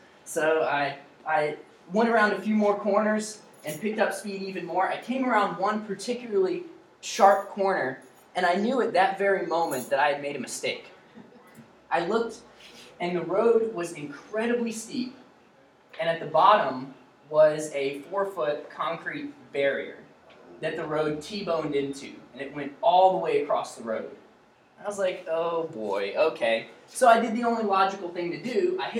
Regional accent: Virginia, United States; But I'm originally from Virginia, the Central Virginia area, and so I'm married, been married about 3 years, and this weather is right at home for me.

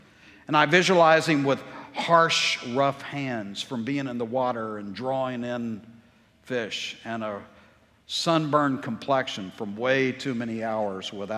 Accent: Tyler, Texas, United States; Growing up in Little Presbyterian Church in Tyler, Moore Memorial Presbyterian Church is a little tiny church with asbestos siding

